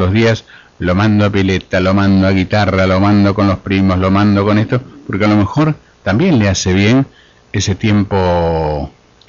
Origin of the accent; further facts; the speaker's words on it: Buenos Aires, Argentina; soy porteño